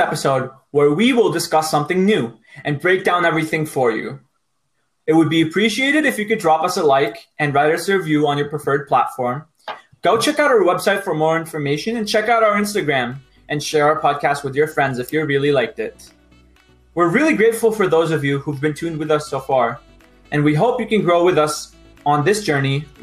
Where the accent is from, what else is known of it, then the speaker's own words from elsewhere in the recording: India; People like us, we are obviously from Southeast Asia, we're Indian